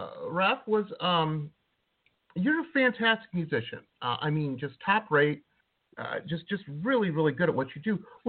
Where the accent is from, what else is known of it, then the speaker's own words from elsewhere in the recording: Michigan, United States; I grew up outside of Detroit, and there's about a month period this time of year where, you get rid of the snow